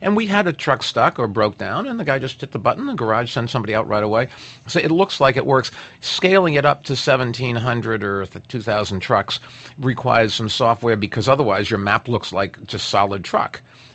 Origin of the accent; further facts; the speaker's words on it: Boston, Massachusetts, United States; when I grew up in Boston, I mean, I asked my mother the other day, and she said, yes, that when I'd go out as a young kid, the snow would be higher than me